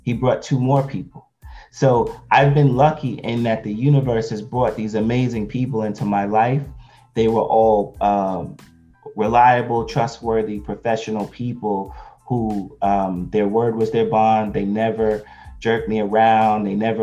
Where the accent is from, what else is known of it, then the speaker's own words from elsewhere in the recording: New York, United States; Now we were in Philadelphia. I'm from New York